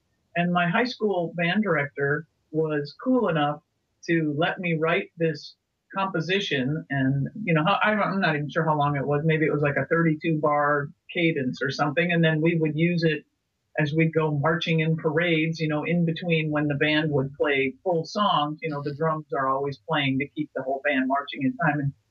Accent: Midwest, United States; growing up in the Midwest, it's a marching band is king

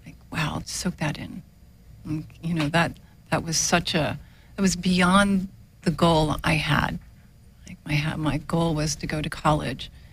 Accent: New Jersey, United States; Yes, South Jersey, not far from Atlantic City.

